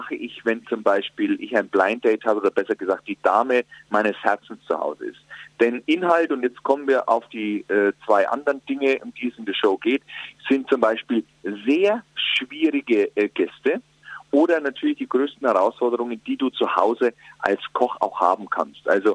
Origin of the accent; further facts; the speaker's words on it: Bavaria, Germany; Jetzt, ich meine, jetzt komme ich aus Bayern.